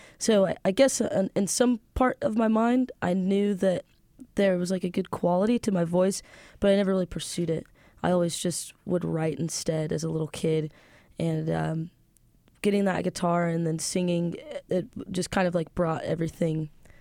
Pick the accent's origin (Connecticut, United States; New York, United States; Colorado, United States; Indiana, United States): Indiana, United States; Indianapolis; also born or lived in Avon; I grew up on the west side of Indianapolis and then moved to Avon, I think when I was a freshman in high school, and then graduated from there.